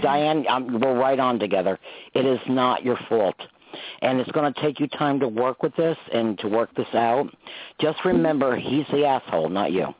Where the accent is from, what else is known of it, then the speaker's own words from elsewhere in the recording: New York, United States; I'm from New York.